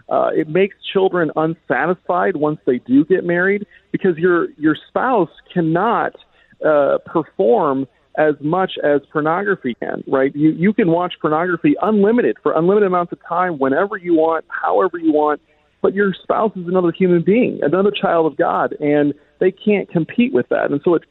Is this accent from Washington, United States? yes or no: no; Virginia, United States; Utah, Arkansas, Louisiana, and my home state of Virginia